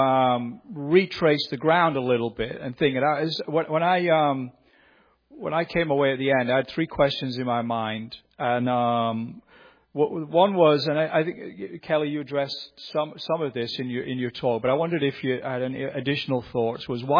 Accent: United Kingdom; because I'm a Brit.

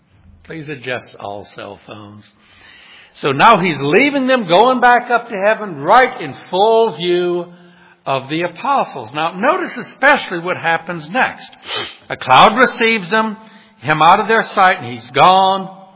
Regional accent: New Orleans, Louisiana, United States; Now, I'm from New Orleans. My whole life growing up, we'd go to those parades.

